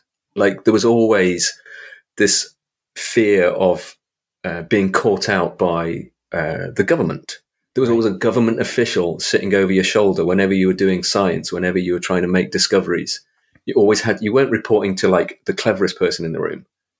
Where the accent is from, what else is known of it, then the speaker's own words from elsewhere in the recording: England, United Kingdom; So, you know, like I'm English, you're American